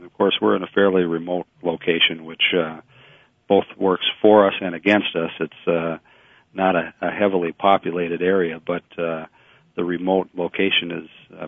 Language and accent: English; Somerset, Wisconsin, United States; also born or lived in Janesville; now in Minneapolis, United States; I live in Minneapolis, but I grew up in Wisconsin, born in Janesville, raised in Somerset